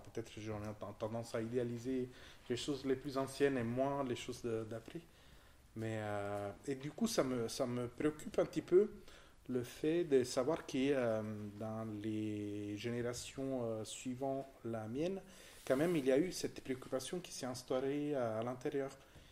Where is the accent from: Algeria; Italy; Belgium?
Italy; Southern Italy; French is a second language; now in France; Je suis originaire du sud de l'Italie, plutôt citadin.